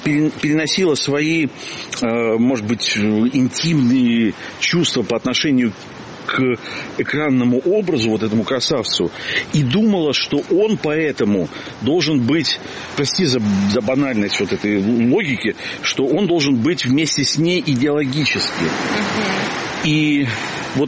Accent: Lviv, Lviv Oblast, Ukraine; born there; Ну, окей, вот я сам родился во Львове

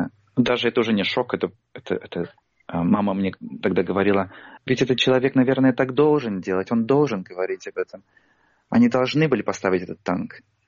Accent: Kemerovo, Kemerovo Oblast, Russia; в мой родной город Кемерово

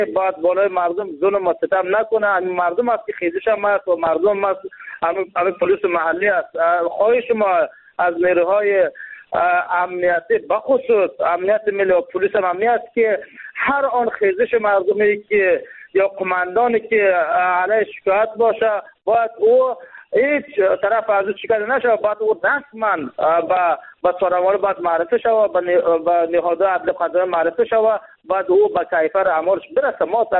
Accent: Jowzjan, Afghanistan; ما ولایت جوزجان یک ولایتی است که این محاط با خشکه است

